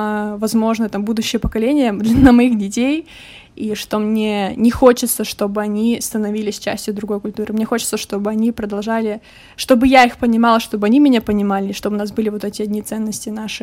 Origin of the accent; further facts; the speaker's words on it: Siberia, Russia; now in Oakville, Canada; я из города Иркутска, из Сибири, и сейчас я живу в Канаде, в городе Оквилл, это пригород Торонто.